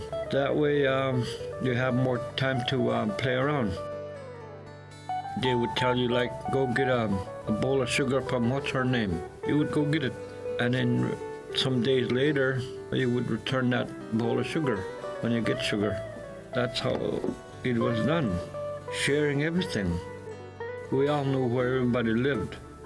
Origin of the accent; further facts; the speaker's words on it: King Island, Alaska, United States; I was adopted and raised by … of King Island here in Nome, but I was raised on King Island.